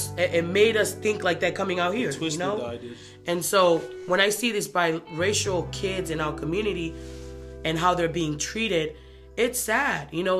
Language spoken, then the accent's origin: English; Tonga; it just made me thought about growing up in Tonga.